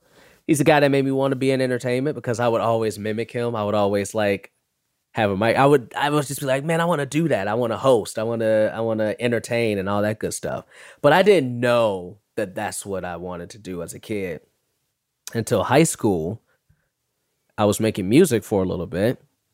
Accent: Chicago, Illinois, United States; most people who know me know that I'm very proud of my Chicago lineage, born and raised in Chicago, south side of Chicago.

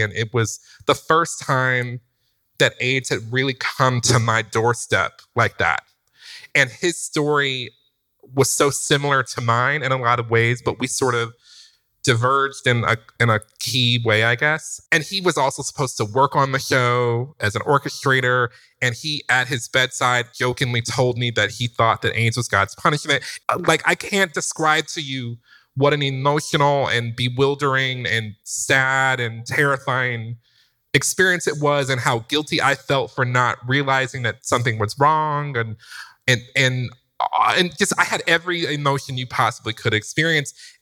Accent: Detroit, Michigan, United States; he's from South Carolina and I'm from Detroit.

